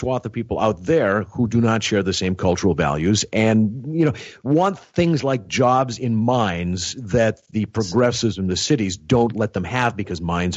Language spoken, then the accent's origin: English; Fargo, North Dakota, United States; I grew up in Fargo, North Dakota, which had 50,000 people, which some people probably regard as you know, as small town America.